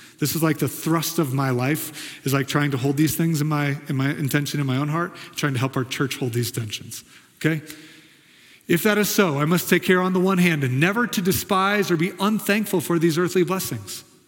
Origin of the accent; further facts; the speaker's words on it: Kansas, United States; born there; moved away; I moved to Colorado because it was full of the things I love to do in life. I was born in Kansas. First time I came to Colorado, I thought I was made for that place.